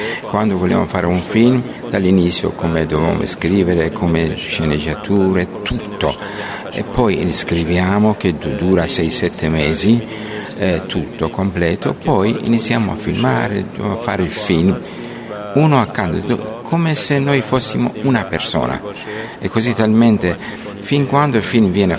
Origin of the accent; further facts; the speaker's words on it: Iran; Italian is a second language; now in Italy; Questa è la storia di questo film, proprio questi 5-6 anni, proprio mia storia, il mio paese. Quindi è una riflessione su questa società nostra, iraniana.